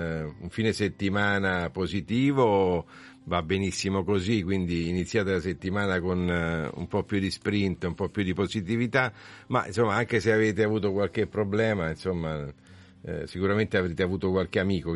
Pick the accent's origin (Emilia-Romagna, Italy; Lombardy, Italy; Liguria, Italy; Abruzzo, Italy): Abruzzo, Italy; Per esempio io vengo dall'Abruzzo, per me insomma ci sono giornate importanti che bisogna...